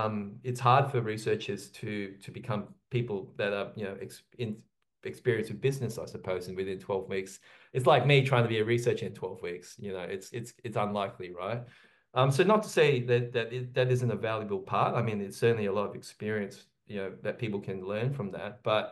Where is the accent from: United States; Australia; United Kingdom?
Australia; Perth, Western Australia; But this in the background is actually my hometown, Perth, Western Australia.